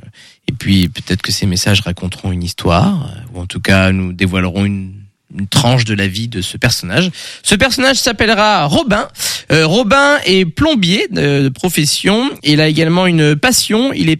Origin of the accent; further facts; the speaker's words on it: Grand Est, France; Enfin, je viens de Lorraine, moi, donc.